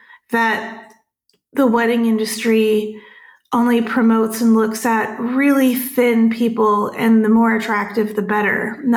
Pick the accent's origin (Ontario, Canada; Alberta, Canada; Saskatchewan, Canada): Ontario, Canada; Toronto; now in Houston, United States; I am a wedding and portrait photographer in Houston, born and raised in the Toronto area in Canada